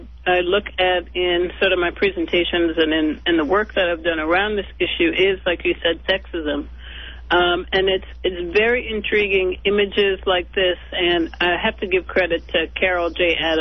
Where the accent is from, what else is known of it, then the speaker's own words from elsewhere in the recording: Trinidad & Tobago; also born or lived in New York; now in United States; I'm originally from Trinidad. I lived in New York for a while, and I'm currently in the Midwest